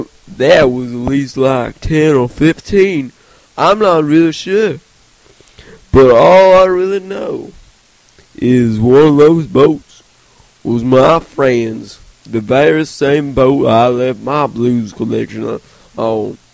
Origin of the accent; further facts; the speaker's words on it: Clearwater, Florida, United States; I'm from Clearwater. I'm a native Floridian, goddammit.